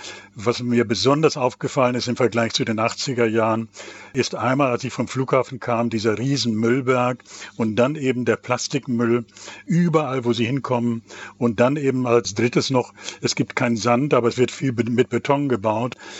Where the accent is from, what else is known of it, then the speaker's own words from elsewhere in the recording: Lower Saxony, Germany; Also ich habe vorhin gesagt, ich komme aus dem Emsland.